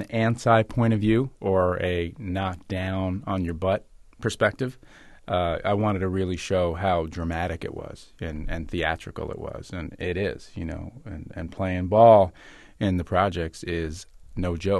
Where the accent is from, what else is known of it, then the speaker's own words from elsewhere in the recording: New York City, New York, United States; which is much like my experience growing up in Harlem.